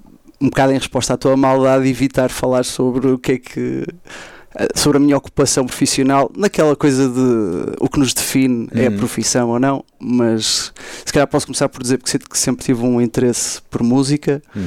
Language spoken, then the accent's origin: Portuguese; Braga, Norte, Portugal; moved away as an adult; tenho 37 anos, sou natural aqui de Braga. E embora já não viva aqui desde os meus 18 anos